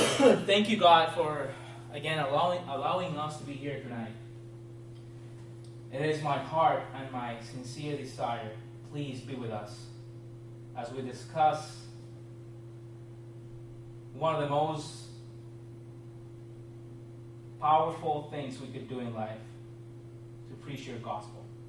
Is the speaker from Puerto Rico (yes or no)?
yes; Puerto Rico; also born or lived in Pasadena; now in Orlando, United States; If you're wondering about my accent, I am from a small island on the right side of the Caribbean. It's named Puerto Rico. And I moved to LA about 7 years ago.